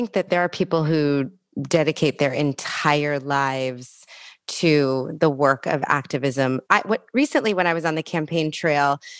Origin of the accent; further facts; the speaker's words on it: New York City, New York, United States; You know, I come from New York City